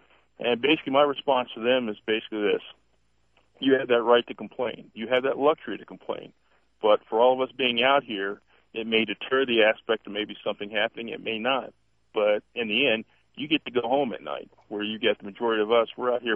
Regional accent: Arizona, United States; I'm from Arizona. I'm a sheriff's deputy there just outside of Phoenix.

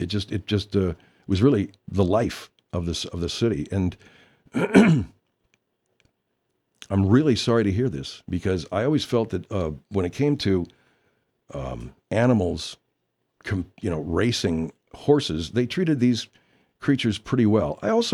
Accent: Arcadia, California, United States; I grew up in Arcadia.

